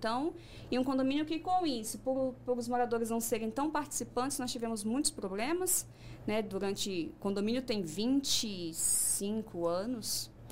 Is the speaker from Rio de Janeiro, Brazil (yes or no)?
yes; Rio de Janeiro, Brazil; born there; now in Ubatuba, Brazil; Eu nasci no Rio de Janeiro. Me mudei para Ubatuba. Na verdade, eu frequento minha Ubatuba desde a minha adolescência, por causa de praia, família.